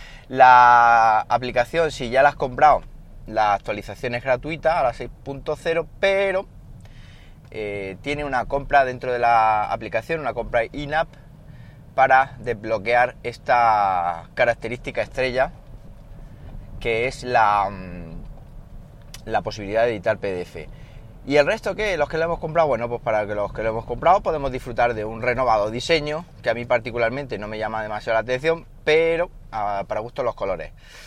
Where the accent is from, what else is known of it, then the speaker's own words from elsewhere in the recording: Siles, Andalusia, Spain; ahí en Siles, Jaén, que es mi pueblo, sí que se decía.